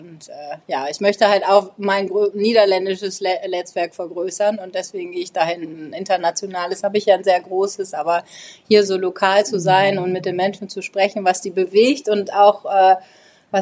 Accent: Essen, North Rhine-Westphalia, Germany; Aus dem Ruhrpott, aus Essen.

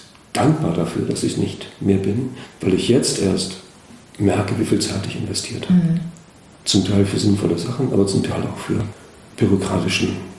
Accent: Gelenkhusen, Schleswig-Holstein, Germany; moved away as an adult; Geboren in Gelenkhusen, also hier mittendrin im Land. Nichts mit Küste und so. Da gab es die Stimme, diesen Fluss, aber das war auch schon das Wasser, was wir hatten. Und dann bin ich mit 23 Jahren dort weggegangen und habe 2 Jahre in Brunsbüttel gelebt.

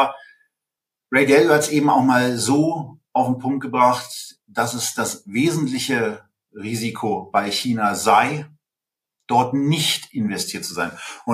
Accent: Berlin, Germany; als Berliner

